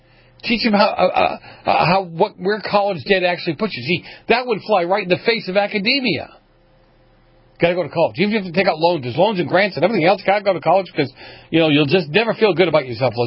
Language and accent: English; California, United States; And as you know, I'm from California.